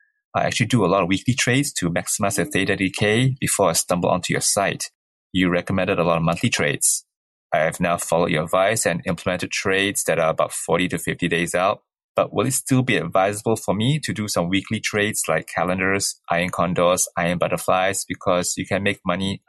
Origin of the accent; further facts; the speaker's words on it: Singapore; I'm from Singapore